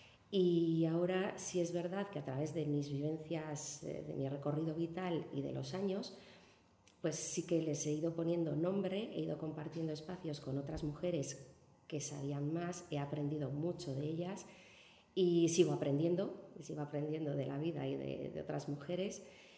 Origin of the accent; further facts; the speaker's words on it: Eibar, Basque Country, Spain; born there; decir que nací en Eibar en los años 70, en un contexto pues, muy concreto.